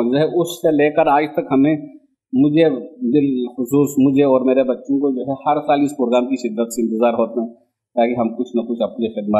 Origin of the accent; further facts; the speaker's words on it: Gilgit-Baltistan, Pakistan; also born or lived in Karachi; گلگت بلتستان کا رہنے والا ہوں، اور یہاں جو ہے میں کام جو سیکھا ہے میں نے کراچی میں سیکھا ہے 12-13 سال، تو سن 2010 سے میں یہاں بیسد میں اپنی خدمت انجام دے رہا ہوں۔